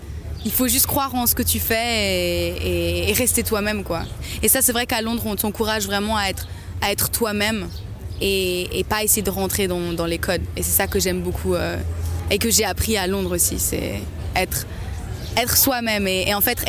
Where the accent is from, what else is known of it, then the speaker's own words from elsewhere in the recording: Montreux, Vaud, Switzerland; Je suis originaire de Montreux. J'ai vraiment grandi, fait toute ma scolarité ici.